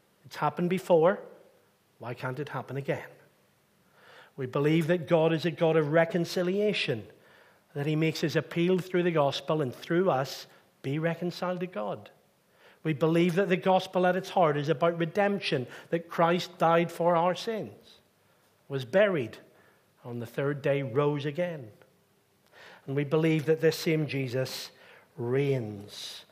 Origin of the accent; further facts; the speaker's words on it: Northern Ireland, United Kingdom; I grew up on the British side of the tracks in Northern Ireland.